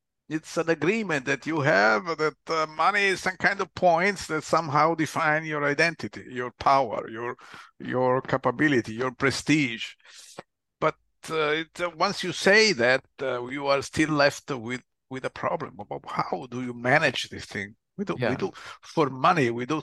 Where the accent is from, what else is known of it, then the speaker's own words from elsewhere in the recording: Italy; There are many things I cannot do as an Italian